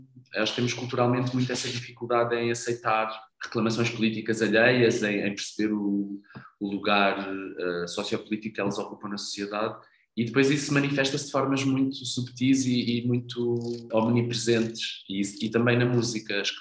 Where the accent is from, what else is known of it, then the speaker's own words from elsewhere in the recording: Portugal; que é uma coisa que nós aprendemos crescendo em Portugal, crescendo nesta cultura